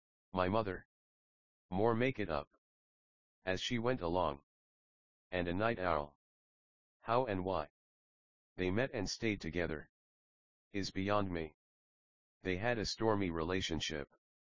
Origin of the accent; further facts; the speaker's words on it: Berkeley, California, United States; I have a tangled family history. I grew up in Berkeley, California.